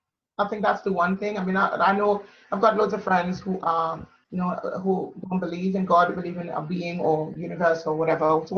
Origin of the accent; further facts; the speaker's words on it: Trinidad & Tobago; now in United Kingdom; I think for me, it was growing up in Trinidad. Obviously, you talked about me growing up poor.